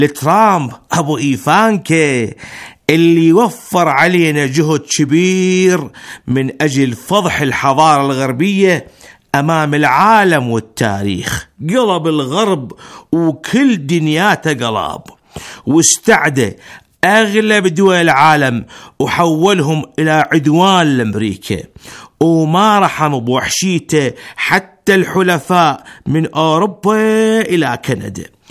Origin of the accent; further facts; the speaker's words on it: Iraq; now in Iran; أنا كعراقي مقيم بالجمهورية الإسلامية